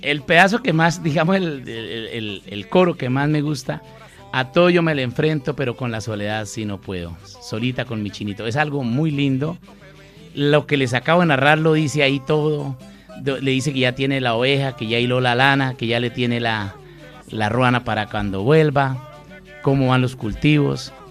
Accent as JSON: {"language": "Spanish", "town": "Florián", "region": "Santander", "country": "Colombia", "tie": "born or raised there", "said": "mi gran contento, mi descontento inspirador fue haber nacido en Florián, con todas estas cosas de la guerrilla, de estas montañas tan agrestes, de no tener acceso a la ciudad."}